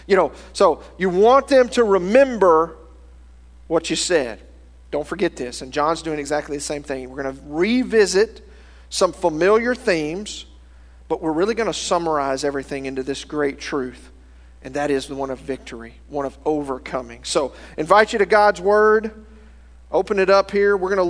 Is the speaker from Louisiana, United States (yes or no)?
yes; Louisiana, United States; I grew up in North Louisiana. So you pointed over toward Shreveport